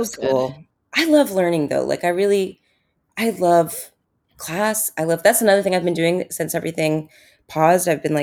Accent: Utah, United States; It was like weird growing up in Utah and not being Mormon.

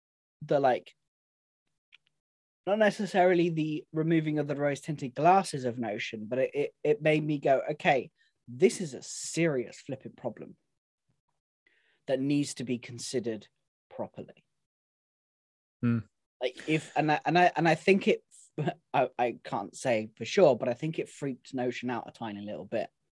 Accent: South West England, United Kingdom; Yeah. I am from Devon. I'm allowed to speak like that.

